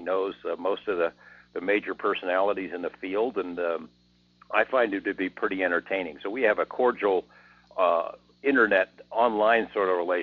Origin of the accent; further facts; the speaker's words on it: Las Vegas, Nevada, United States; And in my hometown of Las Vegas, I'm considered a pretty solid reporter.